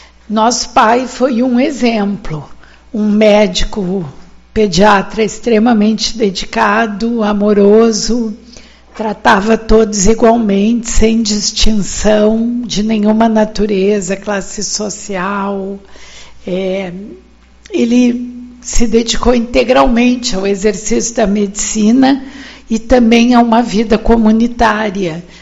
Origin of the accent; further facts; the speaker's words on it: Uruguaiana, Rio Grande do Sul, Brazil; fazem 50 anos que o pai saiu de Uruguaiana, né? E voltar para minha terra natal para participar dessa homenagem é motivo de grande alegria